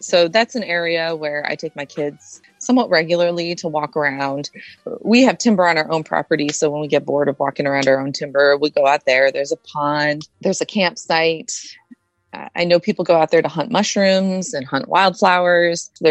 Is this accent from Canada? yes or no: no; Michigan, United States; not at all. In fact, I grew up outside Detroit. So for me, up until CAFOs wanted to move into my neighborhood, food came from the grocery store.